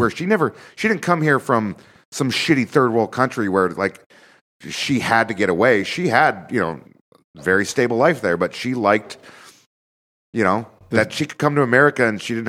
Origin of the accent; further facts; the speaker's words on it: United States; I think I could talk shit about my country in all sorts of different contexts all day long, but I am an American and this is where I belong.